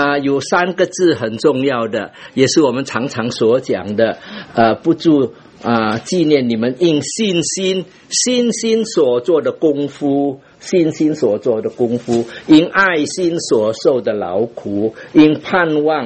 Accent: Indonesia; 我不是从台湾来的，我是在印尼出生的，不过那个时候有华校。由华校就念完高中

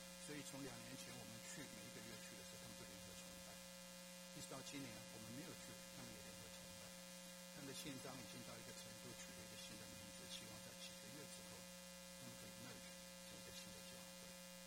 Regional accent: Japan; now in United States; 有些人知道说我是在日本长大，我会日语。

